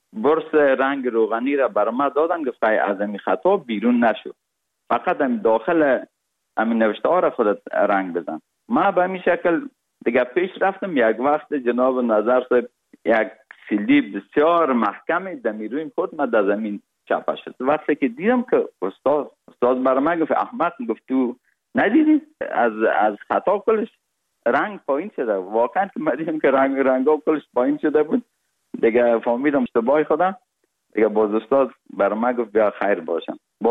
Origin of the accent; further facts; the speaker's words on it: Kabul, Afghanistan; also born or lived in Parwan; تولدم در ولایت پروان شده و بعد از او 40 روزه بودیم که پدرم مرا کابل آورد، چون وظیفه ایشان در کابل بود و ما در سایه کوتی سنگی کابل بزرگ شدیم.